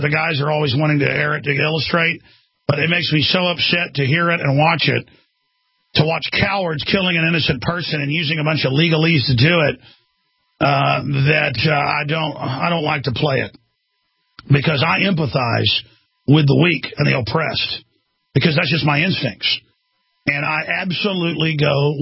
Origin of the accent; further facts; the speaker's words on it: Dallas, Texas, United States; the times in my life growing up in Dallas